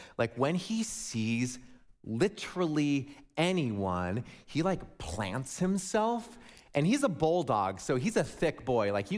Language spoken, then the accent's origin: English; West Coast, United States; born there; I was born on the West Coast.